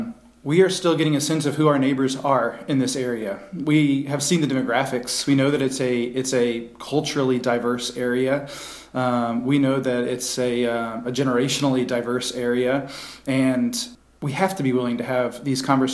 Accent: South Carolina, United States; including probably a lot in my home state of South Carolina.

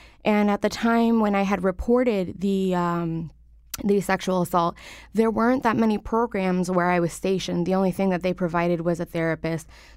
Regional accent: Waterbury, Connecticut, United States; also born or lived in Hartford; Well, I was born here in Hartford, raised in Waterbury, to a low-income family

